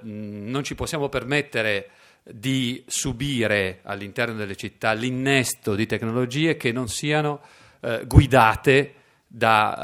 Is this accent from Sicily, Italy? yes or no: no; Genoa, Liguria, Italy; poi da genovesi ci viene anche abbastanza facile